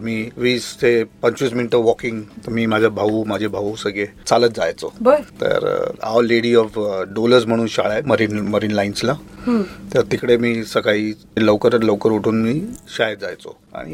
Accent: Mumbai, Maharashtra, India; माझा जन्म भेंडी बाजारात झालाय, जिथे मुस्लिम पॉप्युलेशन जास्त होती आणि आम्ही फक्त 3 की 4 हिंदू फॅमिली होती त्यावेळी.

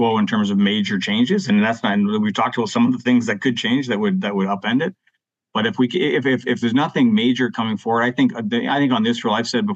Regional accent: Canada; I think, as a Canadian

